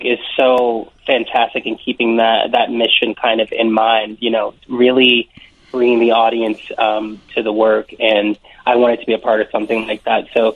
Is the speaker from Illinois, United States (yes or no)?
yes; Chicago, Illinois, United States; I grew up here as well. I'm born and raised in Chicago